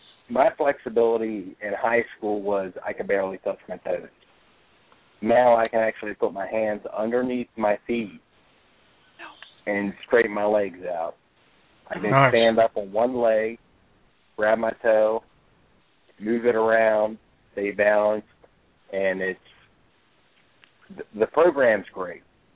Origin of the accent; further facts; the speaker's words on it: Maryland, United States; I'm from Maryland